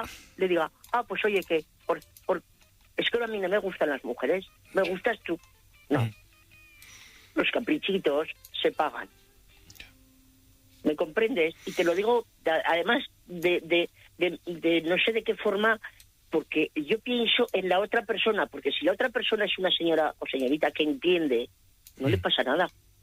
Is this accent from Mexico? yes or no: no; Zaragoza, Aragon, Spain; yo digo zagala porque yo soy de Zaragoza.